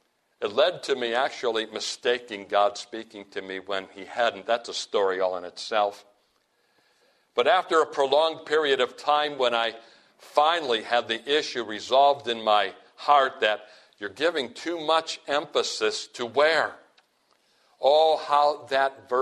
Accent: Midwest, United States; I remember the Lord impressing the Midwest on my heart in particular, maybe because I'm from the Midwest.

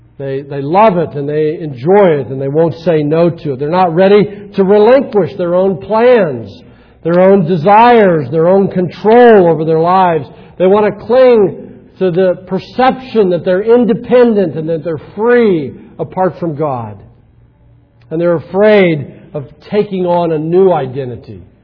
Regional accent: Carmel, Indiana, United States; I grew up in Carmel down in Indianapolis

